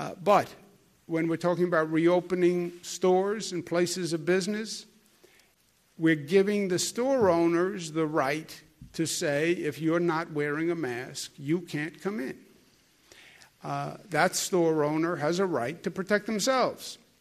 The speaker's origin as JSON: {"language": "English", "town": "Brooklyn", "region": "New York", "country": "United States", "said": "Even though I'm half from Brooklyn, that doesn't matter when you're from Brooklyn."}